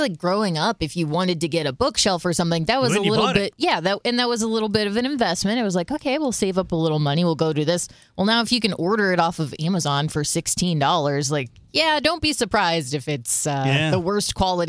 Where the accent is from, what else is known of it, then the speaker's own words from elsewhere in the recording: United States; I'm an American